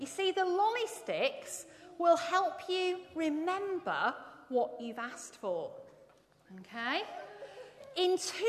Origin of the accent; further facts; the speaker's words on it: Manchester, North West England, United Kingdom; now in Southampton, United Kingdom; I'm from Manchester. I came to Southampton via Oxford.